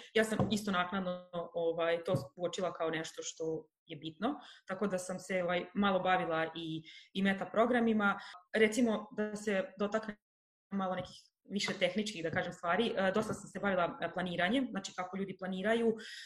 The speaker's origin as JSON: {"language": "Serbian", "country": "Serbia", "moved": "as an adult", "lives_now": "Ireland", "said": "ja sam prelazak iz Srbije u Irsku"}